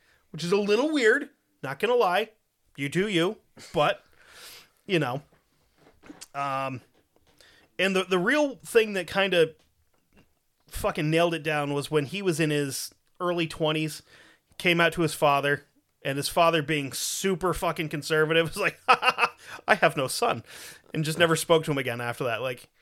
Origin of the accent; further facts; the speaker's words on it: England, United Kingdom; accent: English; I was technically trying to do Scottish with a Scottish accent, but being with an English accent, so it doesn't work well.